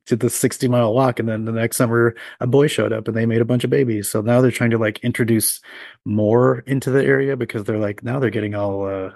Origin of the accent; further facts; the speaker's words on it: Michigan, United States; Michigan.